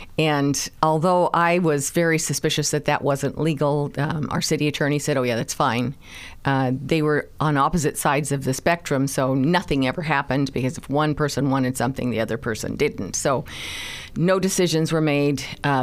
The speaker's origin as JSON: {"language": "English", "region": "California", "country": "United States", "said": "like the one in California, because we're from California, isn't everybody?"}